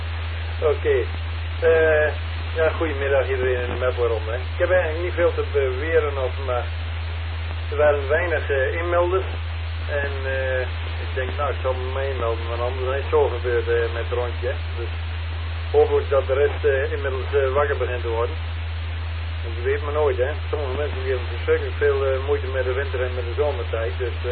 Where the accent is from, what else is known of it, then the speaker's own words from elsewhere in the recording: Netherlands; Ja, in Nederland moet je ervoor betalen. En dan hebben we als echte Hollanders een ekel aan meestal.